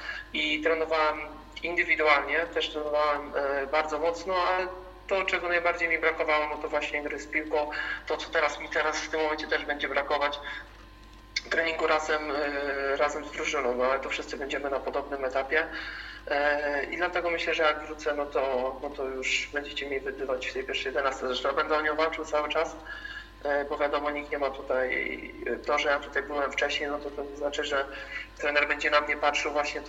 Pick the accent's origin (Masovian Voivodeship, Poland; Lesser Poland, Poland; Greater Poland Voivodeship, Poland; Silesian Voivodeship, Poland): Masovian Voivodeship, Poland; Siedlce; now in Kielce, Poland; Nie ma już tam, gdzie ja spędziłem dzieciństwo, gdzie tam dorastałem, że to wszystko działo się w Siedlcach.